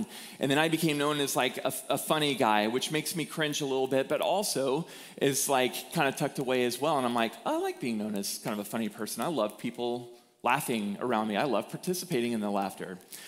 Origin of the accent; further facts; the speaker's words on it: Austin, Texas, United States; So for those of you who don't know me, I grew up in Austin, Texas.